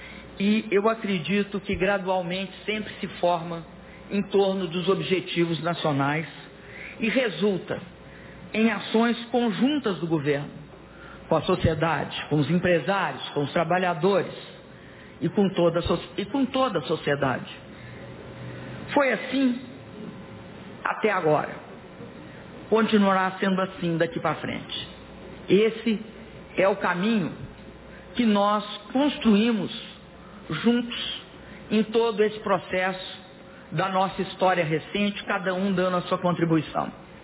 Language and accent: Portuguese; Minas Gerais, Brazil; Disse um compositor e poeta da minha terra natal, Minas Gerais